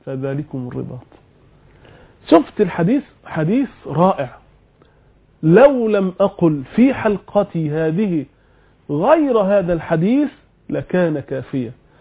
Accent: Egypt; واحنا عندنا في مصر في لغه يقول لك يكروت الوضوء.

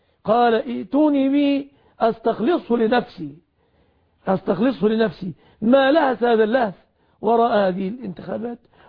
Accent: Egypt; سواء عندكم في العراق أو عندنا في مصر أو في أي بلد

